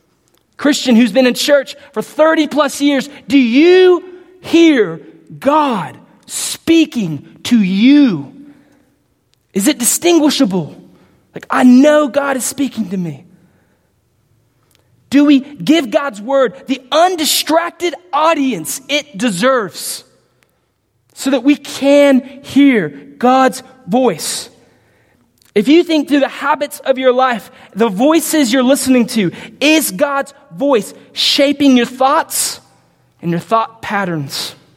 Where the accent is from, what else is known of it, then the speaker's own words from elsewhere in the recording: Pearland, Texas, United States; I didn't grow up here. I grew up in Pearland.